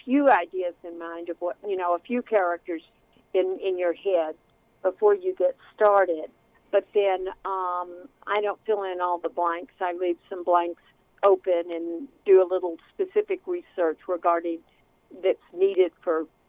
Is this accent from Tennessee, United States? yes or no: yes; Nashville, Tennessee, United States; She was modeled after a woman who was my horseback riding teacher when I was growing up in Nashville.